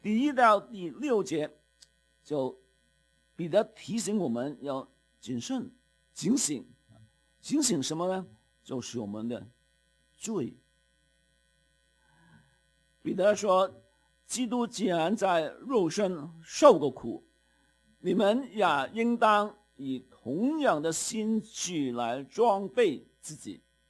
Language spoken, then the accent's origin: Chinese; Canada; 特别我们加拿大人也有很多的担心